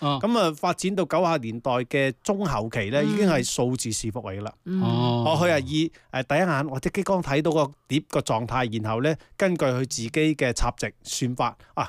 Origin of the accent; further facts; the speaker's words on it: China; 我哋中国人好聪明嘅